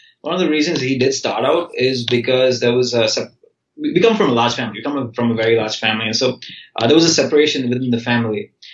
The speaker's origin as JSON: {"language": "English", "country": "India", "tie": "born or raised there", "moved": "as an adult", "lives_now": "United States", "said": "I grew up in India. I did my high school in India"}